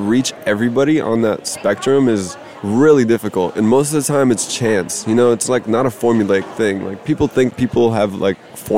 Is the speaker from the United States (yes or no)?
yes; Detroit, Michigan, United States; also born or lived in Riga, Latvia; I was born in Latvia, in Riga, Latvia. It's like in Eastern Europe. My mom and I immigrated illegally to America in 1993 via Detroit. I grew up there, moving around. I went to like 9 different schools